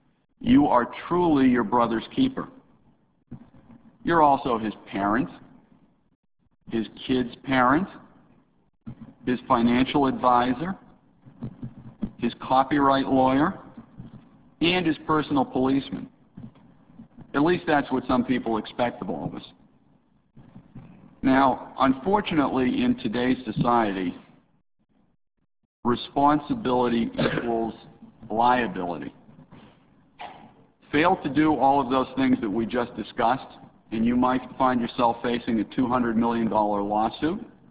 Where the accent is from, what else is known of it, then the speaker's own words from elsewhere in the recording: Boston, Massachusetts, United States; Growing up in the Boston area, my parents said that they wanted me to be a responsible adult.